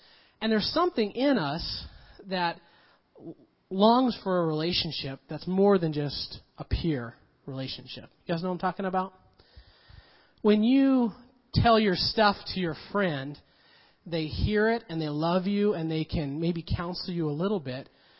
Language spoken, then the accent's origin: English; Montana, United States; I grew up in Montana, and the little place where I grew up was on a beautiful lake.